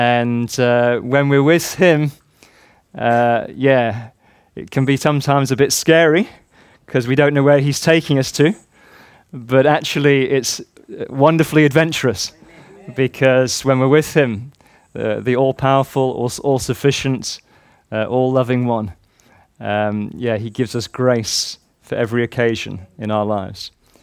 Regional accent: Warrington, North West England, United Kingdom; born there; It's always a joy for me, particularly just to come back to this region. I was born in Warrington.

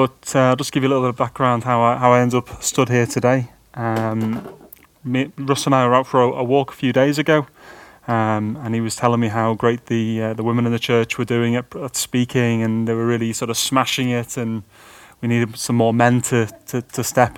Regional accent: Crosby, North West England, United Kingdom; So I was born in 1985 in Crosby. I lived there for a number of years, and I was the third child from my parents.

